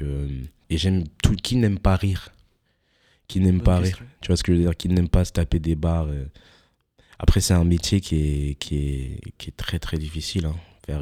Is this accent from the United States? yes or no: yes; United States; now in France; depuis que je suis assez jeune, en fait, j'ai grandi aux États-Unis.